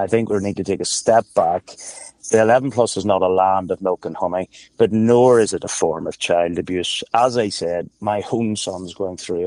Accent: Belfast, Northern Ireland, United Kingdom; growing up in the West, we are very fortunate growing up in Belfast

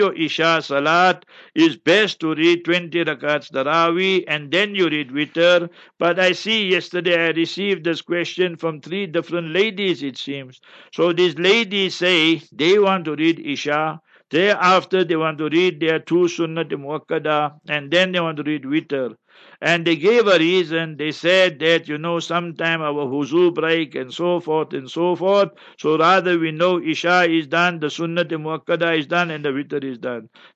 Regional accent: Heidelberg, Gauteng, South Africa; So I just gave you my hometown, Heidelberg.

